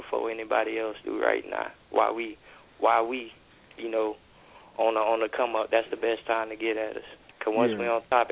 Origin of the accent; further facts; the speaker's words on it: Sanford, Florida, United States; in my home state out of Florida, once again, in Sanford, Florida.